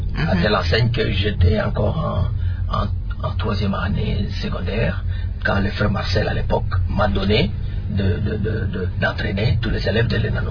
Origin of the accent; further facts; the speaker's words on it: Kindu, Maniema, DR Congo; j'ai grandi à Kindu, c'est là où se trouve encore l'un de mes parents, parce que ma mère est déjà décédée. J'ai étudié à l'institut, disons, à l'école primaire Tuendele à Kindu. J'ai été au collège de l'Enano Saint-Esprit à Kindu